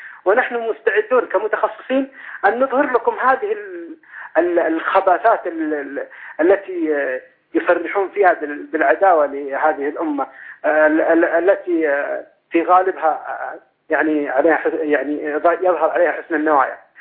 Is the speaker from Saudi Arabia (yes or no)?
yes; Mecca, Makkah Province, Saudi Arabia; أنا والله من أهل مكة وأعرفهم